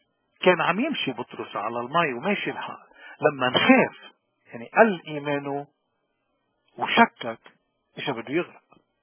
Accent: Lebanon; نحن كلبنانية ربنا اصطفانا برسالة وبأرض وبقداسة وبقدسين وببلد مقدس

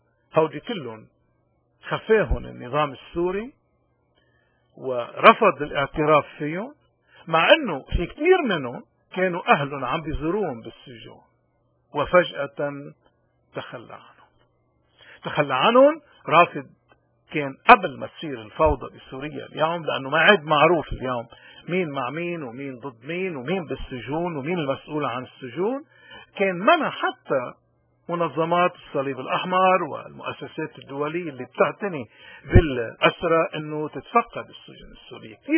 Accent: Lebanon; نحن كشعب لبناني مقارنة أو نسبة بعدد سكاننا

